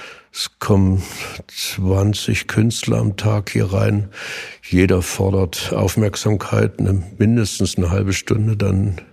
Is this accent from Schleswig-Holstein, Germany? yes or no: no; Usedom, Mecklenburg-Vorpommern, Germany; also born or lived in Berlin; now in Dresden, Germany; Ich bin ja Berliner, ich habe ja so den gesunden Blick von außen, bin Preuße und Usedom groß geworden und jetzt hier schon viele, viele Jahre, weil ich hier Malerei studiert habe, in der schönen Tupperdose Dresden.